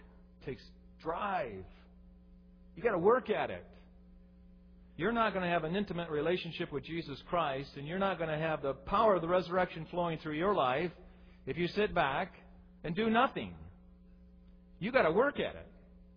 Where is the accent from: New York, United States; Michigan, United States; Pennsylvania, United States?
New York, United States; Buffalo; I'm from Buffalo, originally, or for years there, we lived near Buffalo.